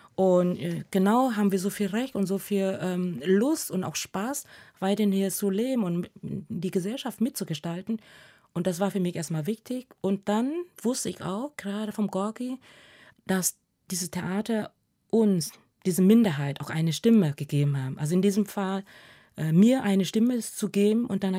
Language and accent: German; Vietnam; now in Germany; Und daher ist Vietnam zwar sehr weit für mich, meine Heimat, aber gleichzeitig, oder auch meine Wurzel